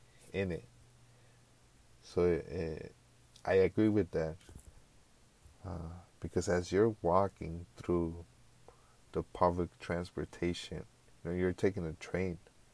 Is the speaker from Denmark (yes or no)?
no; Mexico; I grew up in Mexico, so walking back in the neighborhood that you walk when you were a little kid is just an emotional moment.